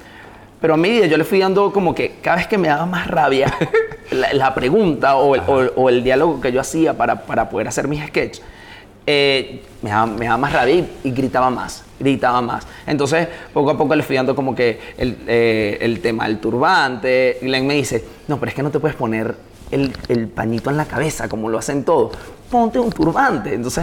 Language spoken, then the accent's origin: Spanish; Los Teques, Miranda, Venezuela; moved away; De verdad me encanta mi pueblito.